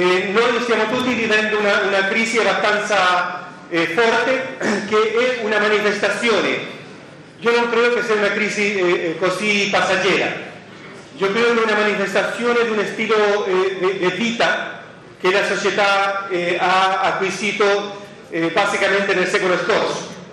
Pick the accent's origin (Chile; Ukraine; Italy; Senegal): Chile; Italian is a second language; Io vengo dal Cile